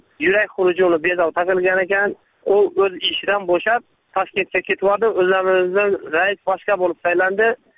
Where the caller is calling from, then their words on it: Khayrobod, Khorezm Region, Uzbekistan; Atrofimizdagi hamma qishlog'imizda gaz faqat bizlarda yo'q. Xorazm viloyati Qo'shko'pir tumani. Xayrobod qishlog'i. Shuning uchun qo'ng'iroq qildim.